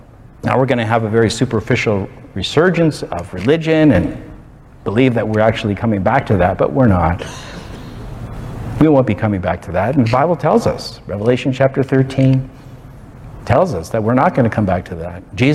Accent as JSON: {"language": "English", "country": "Canada", "moved": "as an adult", "lives_now": "United States", "said": "especially for me as a Canadian, you know, how sad that I have to move to America just in that last chapter. You know, I wish I would have moved here 50 years ago"}